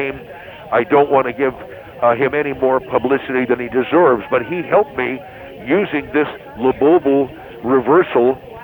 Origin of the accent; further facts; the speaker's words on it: Needles, California, United States; born there; I was born in Needles, California, on the California side.